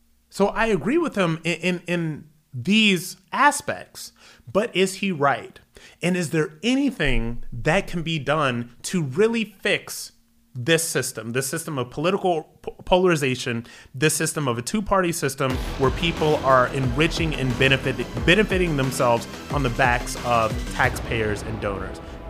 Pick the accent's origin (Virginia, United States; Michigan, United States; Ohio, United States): Ohio, United States; Akron; Born and raised in Akron, Ohio, went into the military, was in combat. My earlier days in New York City, I made $30,000 a year at my first job.